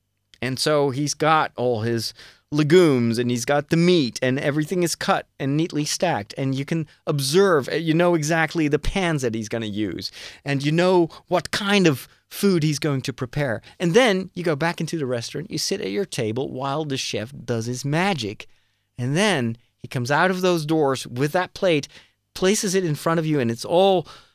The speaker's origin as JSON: {"language": "English", "town": "Amersfoort", "region": "Utrecht", "country": "Netherlands", "tie": "born or raised there", "second_language": "English", "said": "That's when I saw the movie in this brand new movie theater here in my hometown, Amersfoort, in the Netherlands, in a beautiful setting."}